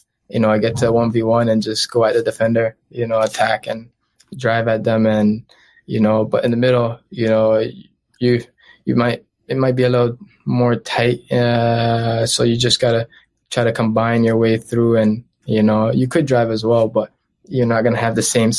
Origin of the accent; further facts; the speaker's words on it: Toronto, Ontario, Canada; You know, obviously I'm from Toronto.